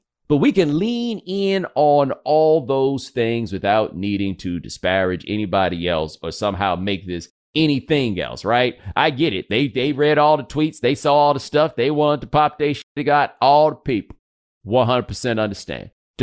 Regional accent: Texas, United States; I'm like, man, as a Texan, I didn't know y'all

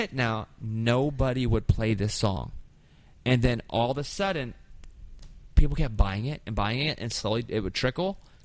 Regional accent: Arkansas, United States; And I'm from Arkansas, so … wasn't just God to country. To people in Arkansas, like, he was ours.

